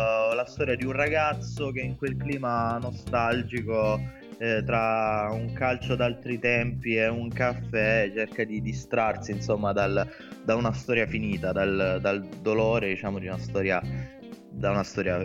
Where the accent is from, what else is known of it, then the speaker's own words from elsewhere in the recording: Nardò, Apulia, Italy; born there; Sì, sono salentino, sono nato a Nardò.